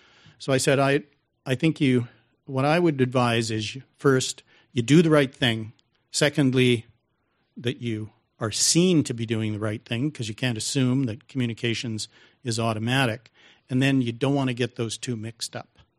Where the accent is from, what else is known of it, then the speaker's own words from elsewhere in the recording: Calgary, Alberta, Canada; I grew up in Calgary, in this part of Calgary that's kind of on the wrong side of the tracks. It's called Bonass.